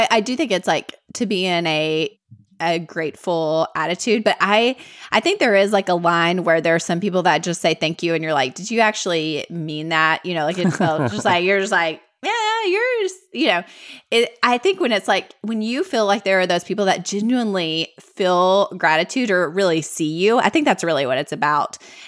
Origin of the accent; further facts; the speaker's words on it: United States; accent: Southern; I really just wanted to know, how Southern is my Southern accent?